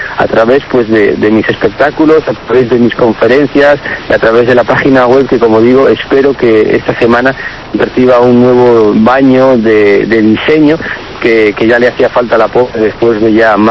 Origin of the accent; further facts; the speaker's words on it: Oviedo, Asturias, Spain; moved away; antes de abandonar el país, en mi ciudad, en Oviedo. Decirles que como asturiano estaba llevando mi tierra por todo el mundo